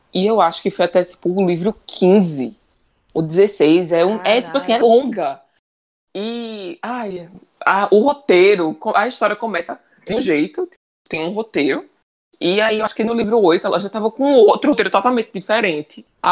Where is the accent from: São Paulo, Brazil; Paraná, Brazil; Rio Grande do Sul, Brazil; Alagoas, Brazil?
Alagoas, Brazil; Maceió; Oi, gente … falando diretamente de Maceió, aprovando o sotaque. Já me disseram que é bem forte.